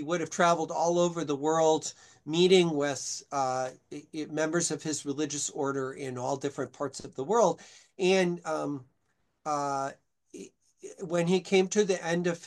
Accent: Chicago, Illinois, United States; So while he grew up in Chicago, my hometown, and so Chicagoans are very proud at this point. And he grew up in a Chicago kind of thick Chicago Catholicism that I also grew up in.

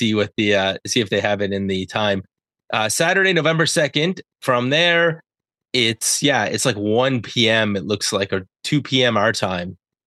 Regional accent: Canada; because we're Canadian, on all of your favorite social platforms.

